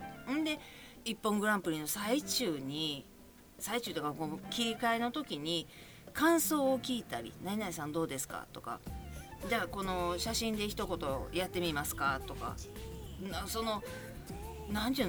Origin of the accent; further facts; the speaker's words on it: Kansai, Japan; 関西人やからなんかおもろい漫才知ってんのかみたいな感じでふっかけてきやがって